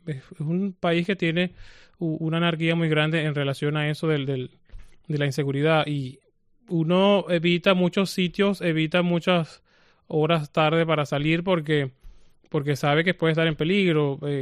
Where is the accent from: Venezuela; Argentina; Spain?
Venezuela; Es primera vez que se siente en mi pueblo. Yo vivo en un pueblo muy, muy alejado de la ciudad